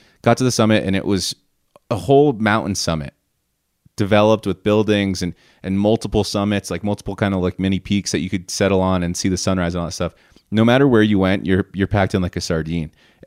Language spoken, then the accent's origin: English; United States; had met another American. So it was like nice to be able to talk to someone, I guess, you know, in my native tongue